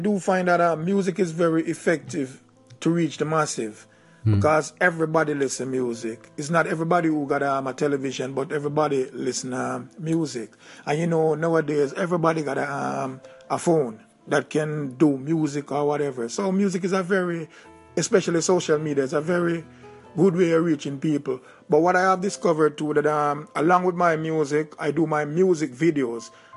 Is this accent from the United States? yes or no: no; Jamaica; he saw that I had dreadlocks and I was from Jamaica and I was doing reggae music